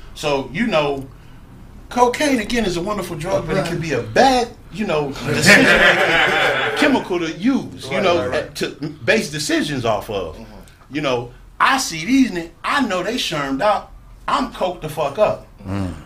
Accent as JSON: {"language": "English", "town": "Compton", "region": "California", "country": "United States", "said": "You know, I'm from Compton, homie, so it is what it is."}